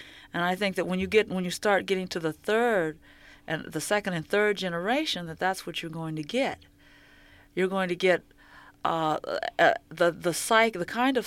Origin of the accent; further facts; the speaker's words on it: United States; I'm a black of slave origin. I've been cut off from Africa. I am really an American.